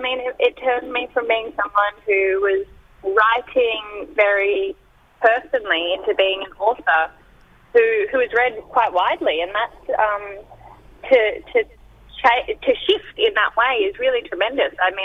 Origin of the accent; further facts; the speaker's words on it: New South Wales, Australia; now in Sydney, Australia; So my mob's Wiradjuri, so central New South Wales. We're from the Murrumbidgee, so down south. So beautiful freshwater country. But I live in Sydney on Gadigal country at the moment. And yeah